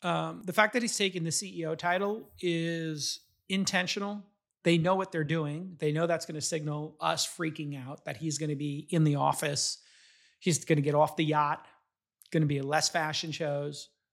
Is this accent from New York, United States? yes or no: yes; New York City, New York, United States; should run for mayor of New York and we should move there. And I was like, huh. And if Mondami destroys my hometown.